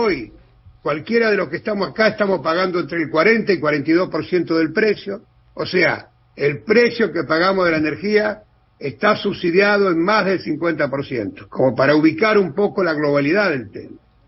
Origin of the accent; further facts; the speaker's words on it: Cañada de Gómez, Santa Fe, Argentina; Yo soy de Cañada de Gómez.